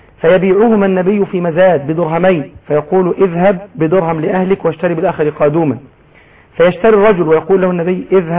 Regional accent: Egypt; احنا كشعب مصري

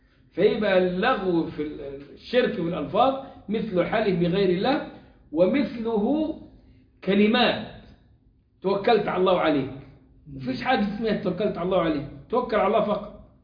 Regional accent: Egypt; عندنا كمصريين

